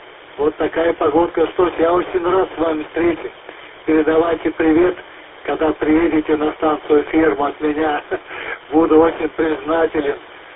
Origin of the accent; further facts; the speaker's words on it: Perm, Perm Krai, Russia; moved away; also born or lived in Central Asia; в 54-м году отвезли оттуда. Уехали мы в Среднюю Азию. Поэтому город Пермь как мой родной город.